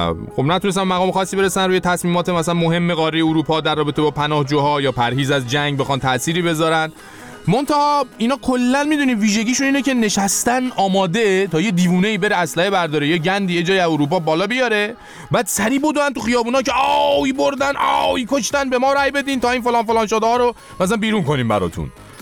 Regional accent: Iran; البته خب بگم ما چون ایرانی هستیم

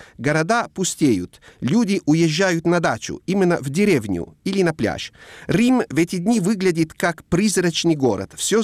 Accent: Po Valley, Italy; Russian is a second language; Паданской равнины, по которой протекает главная река Италии с коротким названием По, и где находится также мой родной город.

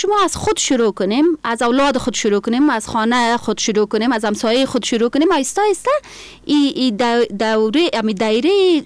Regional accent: Afghanistan; کل ما افغان هستیم

